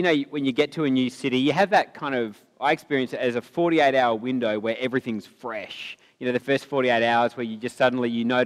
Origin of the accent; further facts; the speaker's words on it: Perth, Western Australia, Australia; now in Sydney, Australia; So I'm from Perth, and I did live in Sydney for 4 years about 10 years ago